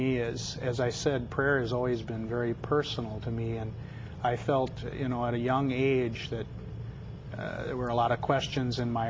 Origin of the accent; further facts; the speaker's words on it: Delano, Minnesota, United States; I grew up in Delano, Minnesota. I'm the oldest of 8 children